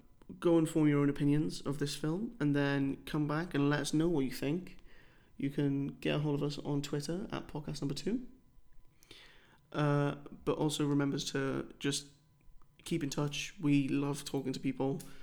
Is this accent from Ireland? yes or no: no; United Kingdom; even if it's like £7 million, because we're British and we have pounds.